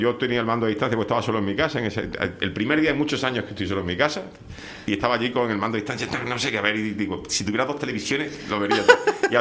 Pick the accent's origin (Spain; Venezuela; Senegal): Spain; Seville, Andalusia; born there; now in Canary Islands, Spain; Yo nací en Sevilla, pero yo me considero una barbaridad canaria.